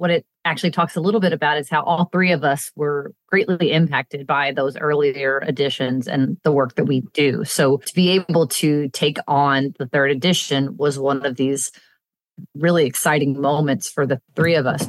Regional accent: Kentucky, United States; I am. I'm from Kentucky originally.

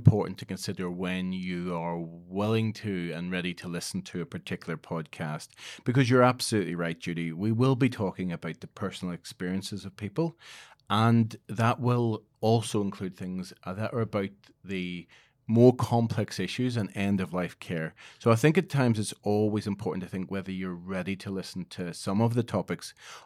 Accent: Belfast, Northern Ireland, United Kingdom; moved away as an adult; also born or lived in Liverpool / Edinburgh; now in Australia; I'm originally born and bred in Belfast, Northern Ireland, and I trained as a nurse over there. I actually went to Liverpool and then to Edinburgh in Scotland. So you do hear in my accent a bit of an overlay.

